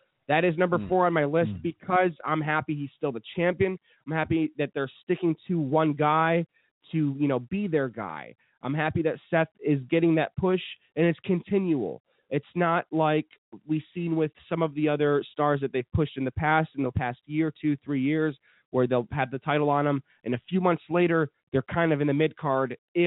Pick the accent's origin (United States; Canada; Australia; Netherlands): Canada; He's Canadian. I'm Canadian.